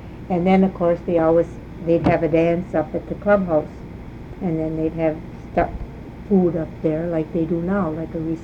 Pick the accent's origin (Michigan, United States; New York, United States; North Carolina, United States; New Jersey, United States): Michigan, United States; North Lake; maybe growing up in North Lake was more unique than in other parts of the country, you know, in other towns, I would say.